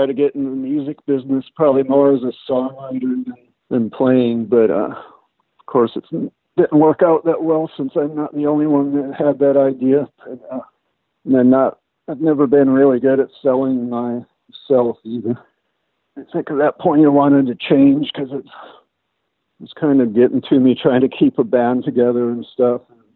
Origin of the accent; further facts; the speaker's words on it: California, United States; born there; so I was born in Southern California, but and I always kind of wanted to go back there, even though I only lived there a few months